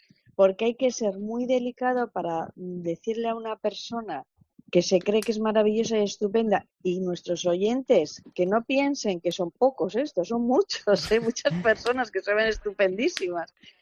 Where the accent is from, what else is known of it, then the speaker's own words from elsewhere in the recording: Bilbao, Basque Country, Spain; yo soy de Bilbao